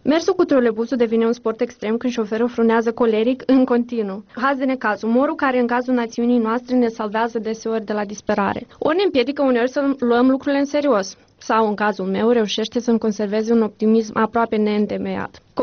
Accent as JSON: {"language": "Romanian", "region": "Chișinău", "country": "Moldova", "moved": "yes"}